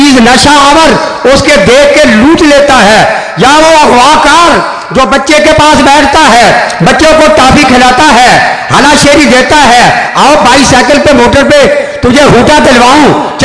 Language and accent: Urdu; Charanda, Punjab, Pakistan; میرا تعلق چرنڈا سے ہے, چرنڈا مولانا شہابادی جانتے ہیں, چناب نگر کے بعد سب سے زیادہ کثرت سے قادیانی وہاں ہے.